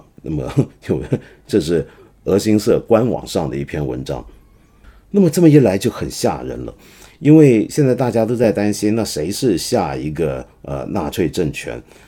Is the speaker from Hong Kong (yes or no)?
yes; Hong Kong; 就是我们香港人叫罗宋汤，我不知道内地我们叫什么